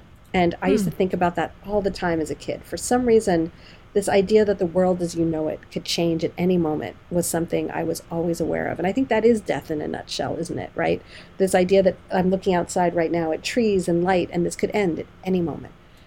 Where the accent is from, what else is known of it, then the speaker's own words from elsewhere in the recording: California, United States; So my lived reality butted up against the reality of growing up in California.